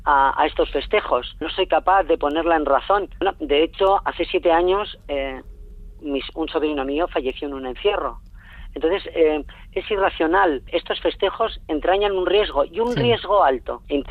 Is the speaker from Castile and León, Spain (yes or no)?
no; Lerín, Navarre, Spain; Yo soy de Lerín, soy navarra y vivo esta fiesta intensamente.